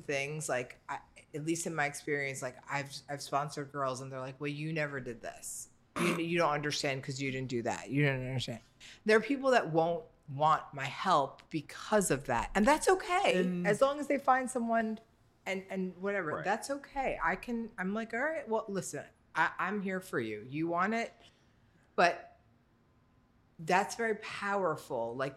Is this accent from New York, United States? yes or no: yes; New York, United States; I'm from New York. We don't do that kind of stuff.